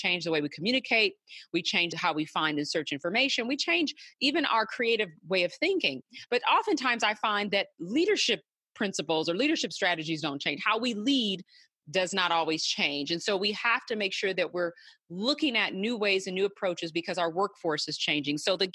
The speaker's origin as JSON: {"language": "English", "region": "California", "country": "United States", "said": "I love Arizona. I'm from Cali, but I love Arizona."}